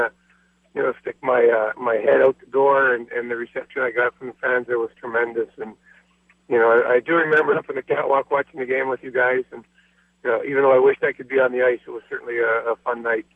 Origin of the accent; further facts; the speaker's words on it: Hartford, Connecticut, United States; we're going to have the All-Star game in Hartford. It's my hometown, my home rink